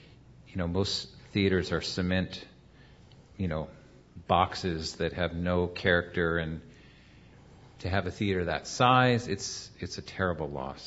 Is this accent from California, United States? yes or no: yes; Walnut Creek, California, United States; also born or lived in Grass Valley, United States; Well, I came here in eighth grade, and when I arrived at high school at Ignacio Valley High, I had lived in a town that had 3,000 people, roughly, Grass Valley, California.